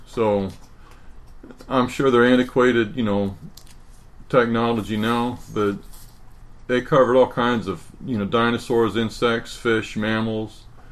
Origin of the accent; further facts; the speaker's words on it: Texas, United States; I was growing up in Texas. The newspaper there, they ran it